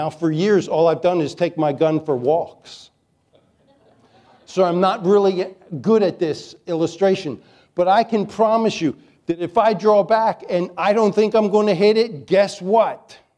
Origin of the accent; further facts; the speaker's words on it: Chesapeake Bay, United States; Except I grew up on the Chesapeake Bay, and they take the biblical expression, red at night, sailor's delight, red in morning, sailor's warning.